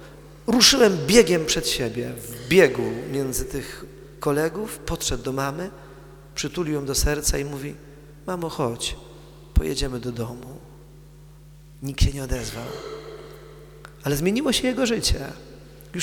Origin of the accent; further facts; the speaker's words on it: southern Poland, Poland; Wspominam czasem moje rodzinne miasto na południu Polski